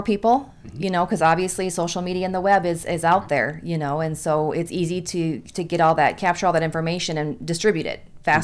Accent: South Dakota, United States; Well, I'm not originally from Iowa. I'm from South Dakota.

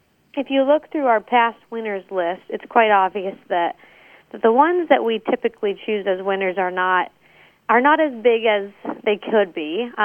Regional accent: Iowa, United States; growing up in Iowa, I did not know that a tenderloin sandwich was something that you couldn't find in every state across the United States.

